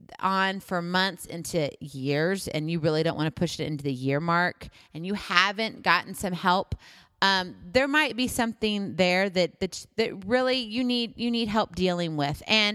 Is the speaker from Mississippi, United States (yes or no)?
no; Hawaii, United States; now in Iowa, United States; even though I'm from Hawaii, and that's really where I call home, that's where my heart is. However, home is where I hang my hat. So actually, I'm in Iowa right now.